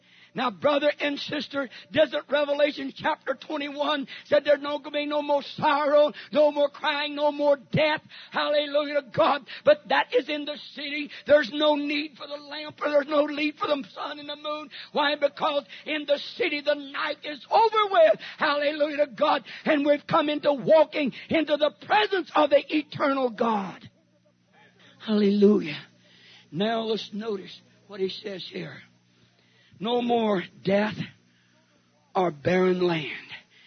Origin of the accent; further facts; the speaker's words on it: California, United States; I said, yeah, I grew up in California, but I was too young to be preaching at that time.